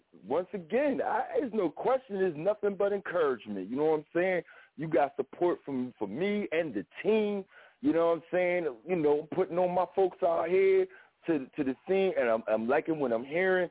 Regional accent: Pennsylvania, United States; I'm from the 610. That's Southeast Pennsylvania, baby.

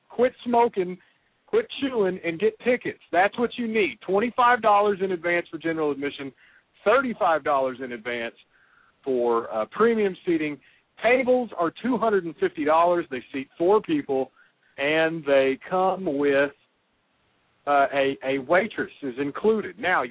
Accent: Roland, Oklahoma, United States; I am down in my hometown. I'm in Roland, Oklahoma, right across the river, right across the bridge

